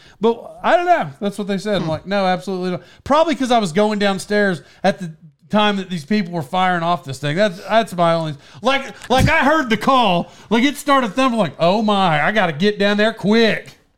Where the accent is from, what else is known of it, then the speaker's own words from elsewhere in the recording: Locust Grove, Oklahoma, United States; And like I grew up in Locust Grove, right? Oklahoma.